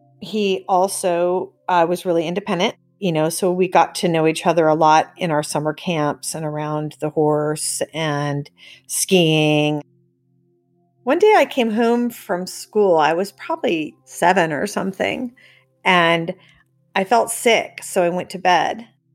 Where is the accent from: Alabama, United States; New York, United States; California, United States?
California, United States; Orinda; I grew up in Orinda, California, family of five, mom, dad, my sister Laura, and my brother John.